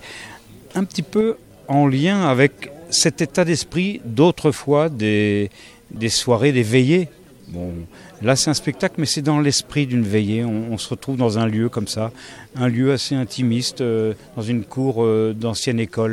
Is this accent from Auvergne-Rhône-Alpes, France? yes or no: no; Occitanie, France; Alors on vient tous de la région de Montpellier, Béziers, Pézenas. Voilà, on vient de cette région-là.